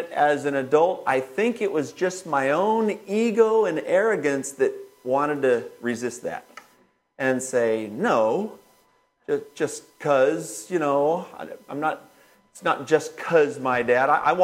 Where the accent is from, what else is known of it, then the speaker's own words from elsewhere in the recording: California, United States; And I'm an avid local sports fan, and I'm from the Southern California area.